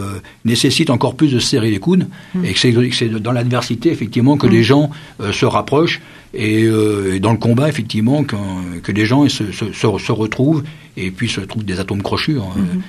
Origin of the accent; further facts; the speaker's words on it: Normandy, France; Alors, personnellement, n'étant pas natif des Vosges, puisque moi je viens de la Normandie